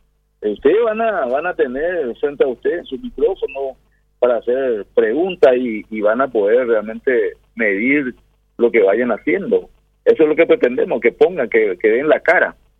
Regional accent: Paraguay; somos paraguayos y entre paraguayos

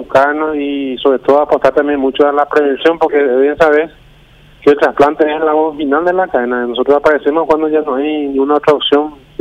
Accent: Paraguay

